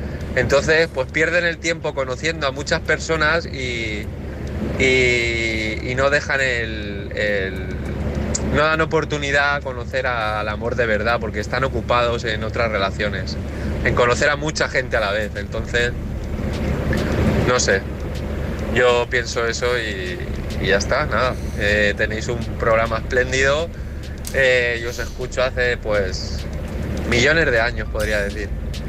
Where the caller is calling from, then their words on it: Valencia, Valencian Community, Spain; de Valencia, pero ahora mismo me encuentro pues en Barcelona, Tarragona, pasando Tarragona, dirección para Valencia ya.